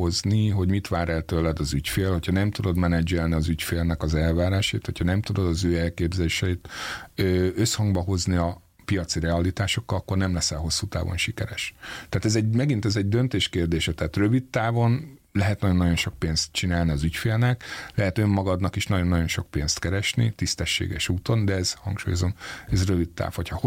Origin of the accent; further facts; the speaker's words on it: Jász-Nagykun-Szolnok, Hungary; én egy pici faluban nőttem föl, Szolnok